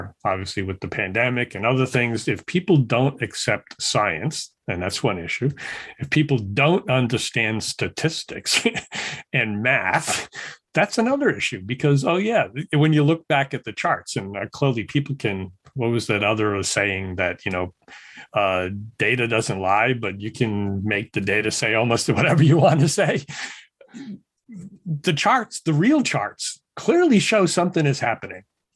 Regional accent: Pawtucket, Rhode Island, United States; I grew up in Pawtucket, Rhode Island.

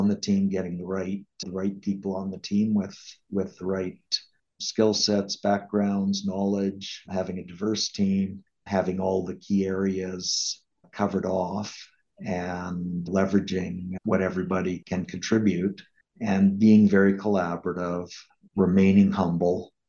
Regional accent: Calgary, Alberta, Canada; So I was born in Calgary, lived most of my life in Calgary and Alberta, and have always felt a strong connection to the city and to the province, and also had a lot of family in Calgary.

